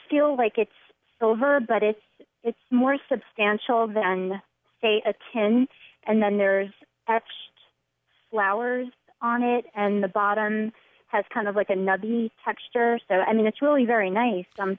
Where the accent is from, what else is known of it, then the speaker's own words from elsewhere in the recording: Brooklyn, New York, United States; I'm actually originally from Brooklyn, and there's a pretty heavy duty. Eastern European population there.